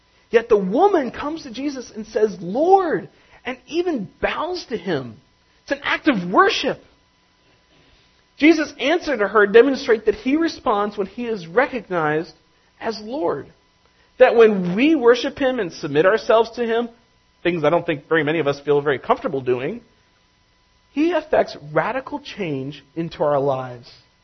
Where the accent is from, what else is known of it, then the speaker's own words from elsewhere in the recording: Atlanta, Georgia, United States; He and I grew up in Atlanta together. We were literally diaper buddies in the church nursery.